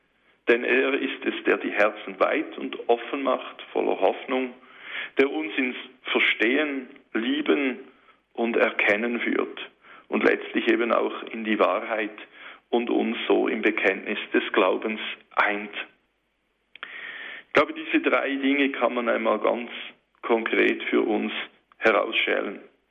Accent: Switzerland; ich aus einer ganz anderen Kultur, er aus Afrika, ich aus der Schweiz, einer anderen Sprache

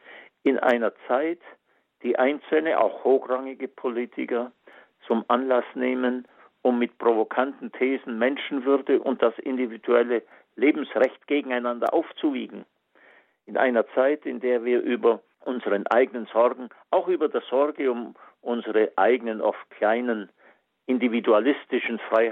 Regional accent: Bavaria, Germany; in meiner Heimatstadt im Unterallgäu

